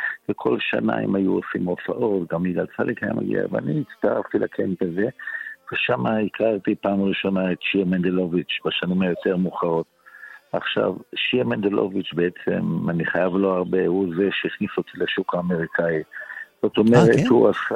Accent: Belgium; now in Israel; כשבאתי מבלגיה לארץ

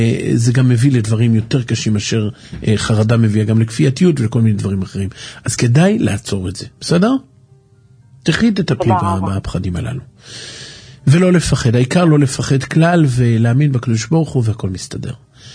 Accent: Haifa, Haifa District, Israel; באמת אני חיפאי ולא פוחד מכלבים.

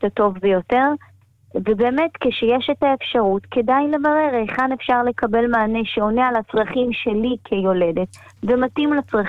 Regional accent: Jerusalem, Jerusalem District, Israel; אני ירושלמית.

